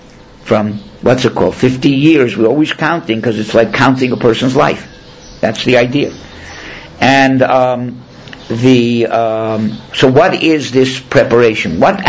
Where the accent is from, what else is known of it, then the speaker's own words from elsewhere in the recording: Miami, Florida, United States; I came from Miami. Grew up in Miami.